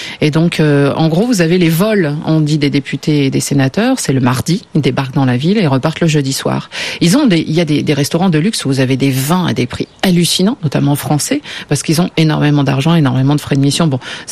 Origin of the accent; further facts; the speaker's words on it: Minas Gerais, Brazil; French is a second language; C'est-à-dire qu'on est mineiro.